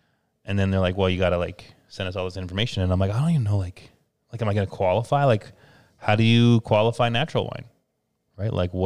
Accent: Montreal, Quebec, Canada; And it's like I'm from Montreal, so I'm like, well, yeah.

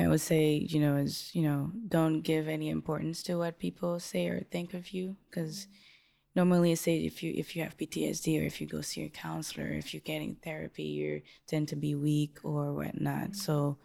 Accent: Haiti; moved away; So people see me, where are you from? Haiti. And, you know, immediately, oh my God, were you just there? How's your family?

